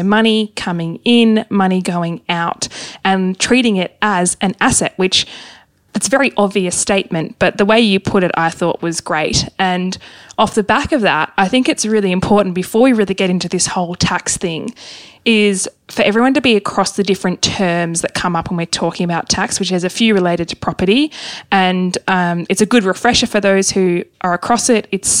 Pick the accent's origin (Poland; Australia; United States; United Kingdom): Australia; Hobart, Tasmania; you're heading to Hobart, my hometown, on Friday.